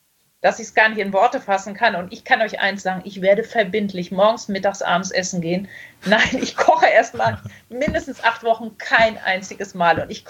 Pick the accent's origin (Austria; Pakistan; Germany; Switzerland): Germany; Baltic coast; Ich bin an der Ostsee groß geworden